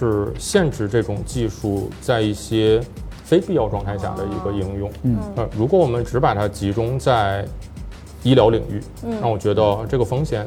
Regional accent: Tianjin, China; 我们是同乡

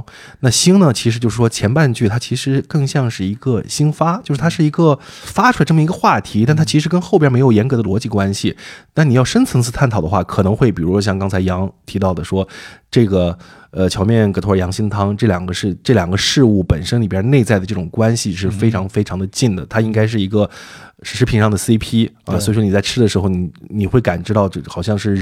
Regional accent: Shaanxi, China; 我觉得他帮我一个土生土长的陕北人去重新认知了这个地方

